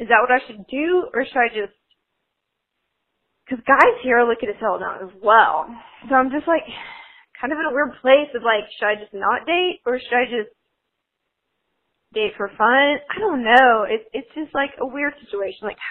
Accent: the South, United States; so I live in the South. I'm from the South, and that's part of it

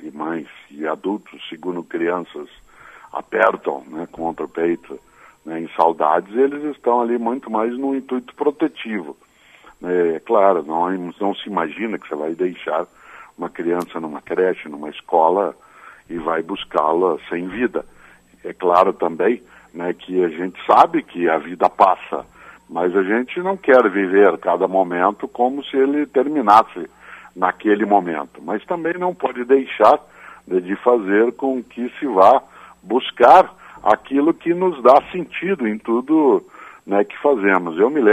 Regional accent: Paraná, Brazil; now in São Paulo, Brazil; eu sou paranaense, mas eu moro em São Paulo há 53 anos, na capital paulista

